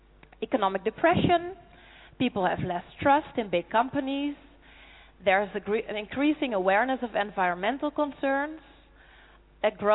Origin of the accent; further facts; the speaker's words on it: Netherlands; I'm from the Netherlands